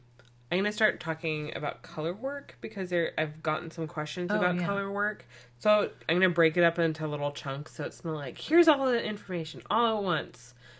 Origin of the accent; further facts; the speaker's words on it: California, United States; I'm from Northern California, so it's like